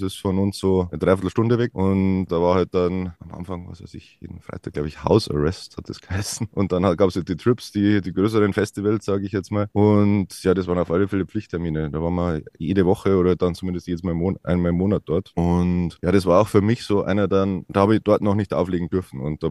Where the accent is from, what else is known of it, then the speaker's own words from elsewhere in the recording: Bavaria, Germany; als Bayer kann man halt auch irgendwie so Sachen, die man nicht anfassen kann, schlecht akzeptieren.